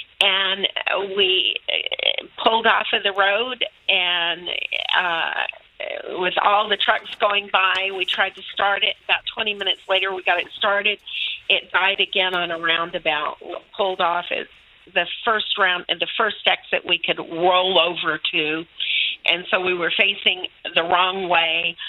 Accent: New Brunswick, Canada; we came over from New Brunswick.

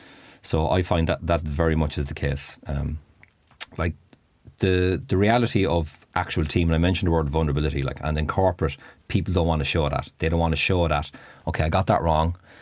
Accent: Ireland; me as an Irishman

